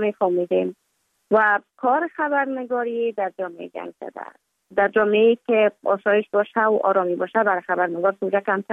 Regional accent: Kabul, Afghanistan; also born or lived in Mazar-i-Sharif; بعد از تولد ما تا 5 سالگی ما در مزار بودیم، بعد نقل کابل شدیم چون به اساس کاربار که پدر جانم داشت ما در کابل زندگی نکردیم. و من مکتب در اونجا خواندم. دوره طفولیت ما در کابل سپری کردم.

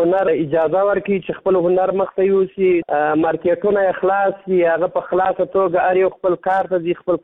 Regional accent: Kandahar, Afghanistan; زه د کندهار ولایت څخه تاسو سره په تماس کې یم زه د کندهار ولایت یو شوقي سندرغاړی یم

